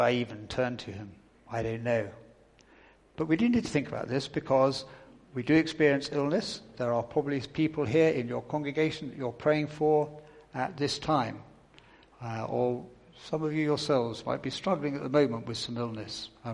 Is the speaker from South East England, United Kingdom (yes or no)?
yes; Southampton, South East England, United Kingdom; I come from Southampton.